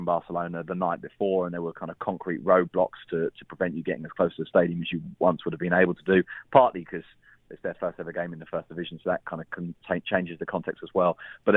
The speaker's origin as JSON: {"language": "English", "region": "England", "country": "United Kingdom", "said": "And I suppose this is where I'm in that kind of weird sort of halfway house between being English and Spanish, in that I don't think that's a yellow card. Maybe that's because I'm too English."}